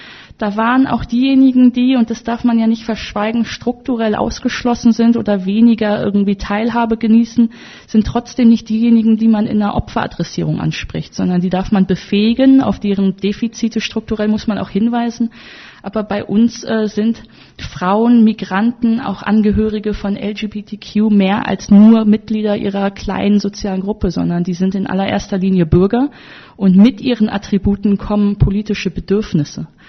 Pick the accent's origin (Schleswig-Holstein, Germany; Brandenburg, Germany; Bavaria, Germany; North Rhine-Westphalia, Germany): North Rhine-Westphalia, Germany; Ich komme aus Nordrhein-Westfalen.